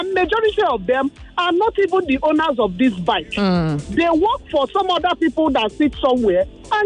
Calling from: Lagos Island, Lagos, Nigeria; I'm calling you from Lagos Island.

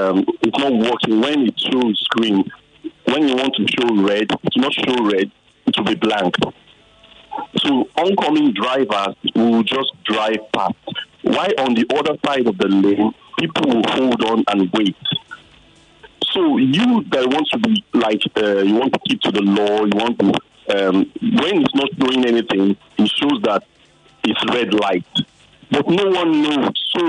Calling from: Lekki, Lagos, Nigeria; I'm calling from Lekki.

